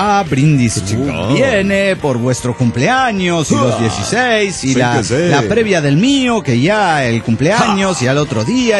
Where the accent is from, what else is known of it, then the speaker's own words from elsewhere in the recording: Guanajuato, Mexico; de Guanajuato, México.